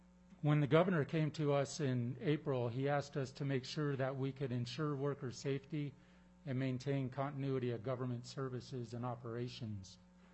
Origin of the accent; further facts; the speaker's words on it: Klawock, Alaska, United States; And I come to you today from my village of Kloak, down on Prince of Wales Island.